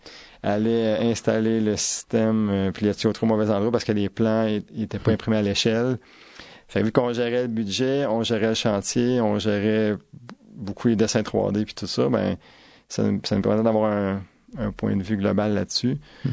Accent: Victoriaville, Quebec, Canada; la ville de Victoriaville a démarré ma ville natale, en fait. J'étais à l'extérieur, puis on se questionnait quand on allait revenir.

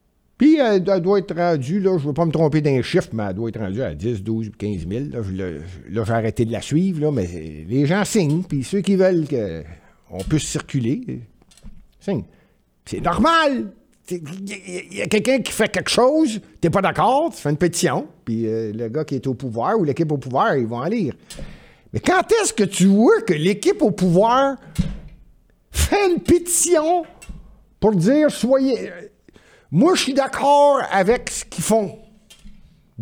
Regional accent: Montreal, Quebec, Canada; je suis né à Montréal, puis c'est chez nous, ça, le plateau Mont-Royal.

